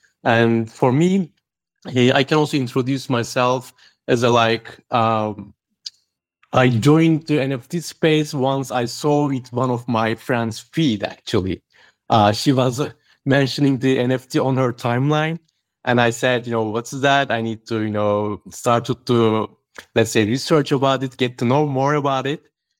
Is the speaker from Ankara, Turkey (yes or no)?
no; Istanbul, Turkey; English is a second language; I'm from Istanbul, Turkey.